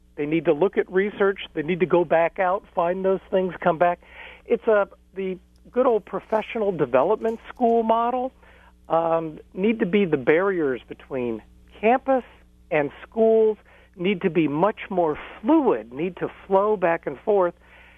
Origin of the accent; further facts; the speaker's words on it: Ohio, United States; I'm from Ohio, so I know a little bit what's going on in Cleveland.